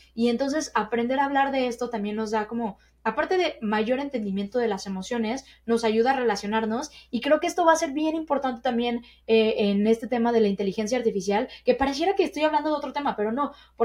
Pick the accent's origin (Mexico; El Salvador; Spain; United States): Mexico; nuevas para a lo mejor nosotros como mexicanos, porque algo que he visto es que en otros países eso está un poco común.